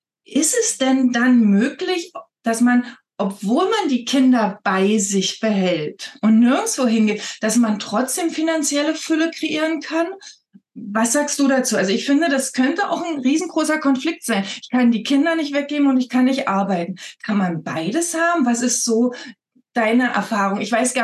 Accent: Brandenburg, Germany; Weil ich bin tatsächlich auch aus dem Osten, ja, ich komme aus dem Spreewald ursprünglich

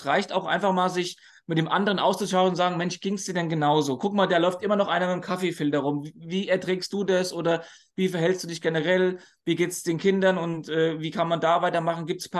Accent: Germany; Und dann ist man irgendwo auch als Deutscher so ein bisschen beruhigter

